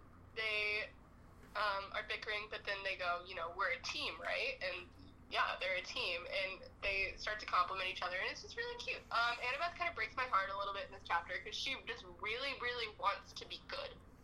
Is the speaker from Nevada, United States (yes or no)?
no; New Jersey, United States; born there; Okay, we aren't from New York. We've been to New York a couple times. I was born in New Jersey. I don't remember New Jersey.